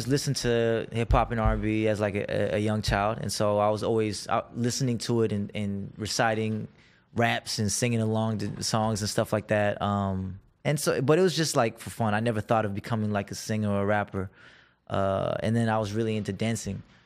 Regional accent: United States; I mean, because I grew up in the States, so I couldn't speak the language very well.

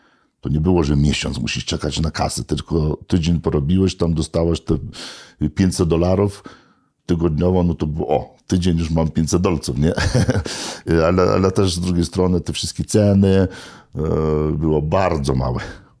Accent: Lithuania; moved away as an adult; now in United States; się wyrwałem z Litwy. Ja też się urodziłem na wiosce tam gdzieś, ale już miałem zawód, bo naprawiałem samochody u ojca w warsztacie.

